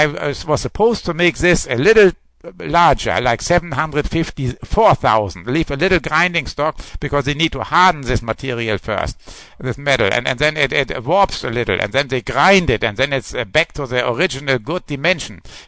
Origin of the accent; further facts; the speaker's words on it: Hamburg, Germany; And I am from Germany, northern Germany, Hamburg, close to the North Sea.